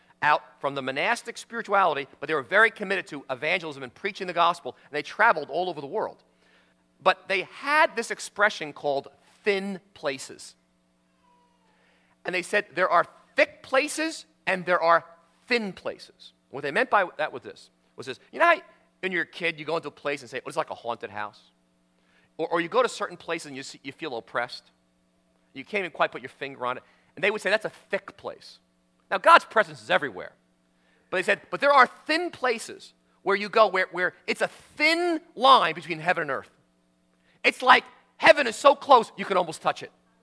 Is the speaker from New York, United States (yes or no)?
yes; New York, United States; I'm from New York. What thin places? I'm on the subway system.